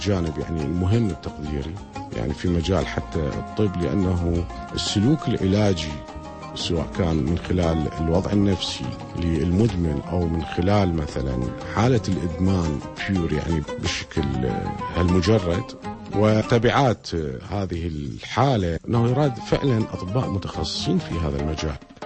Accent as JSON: {"language": "Arabic", "country": "Iraq", "moved": "yes", "said": "طبعا احنا طلعنا من العراق نتيجة ظروف صعبة سياسية وما شابه ذلك."}